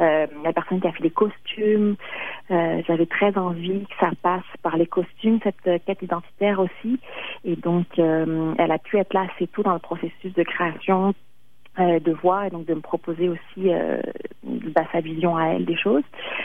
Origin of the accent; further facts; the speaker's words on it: France; also born or lived in Mexico; now in Canada; je suis née au Mexique, mais j'ai grandi en France et là, ça fait plus de 10 ans que je suis au Québec. C'est que déjà, culturellement, c'est assez mélangé.